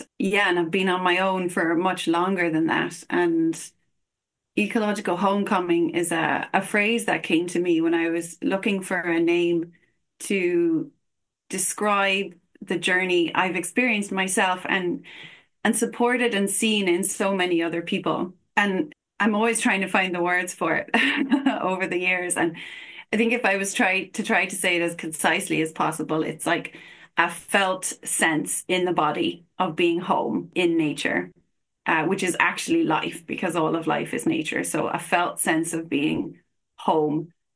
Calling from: Galway, Connacht, Ireland; I'm calling in from Galway in the west of Ireland, or Ayr.

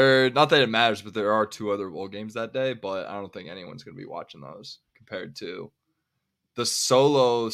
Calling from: Chicago, Illinois, United States; I'm calling from Chicago.

